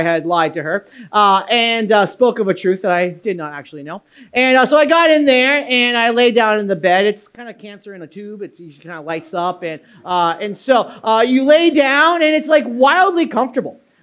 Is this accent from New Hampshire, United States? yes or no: yes; New Hampshire, United States; Now, growing up in New Hampshire, I had never been tanning